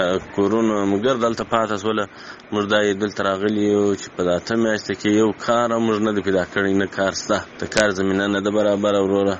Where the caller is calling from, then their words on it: Kandahar, Afghanistan; also born or lived in Pakistan; د کندهار سره ستاسو په تماس کې یم. وروره دغه اته میاشتې نه میاشتې کېږي چې موږ مهاجر د پاکستان څخه راغلي یو.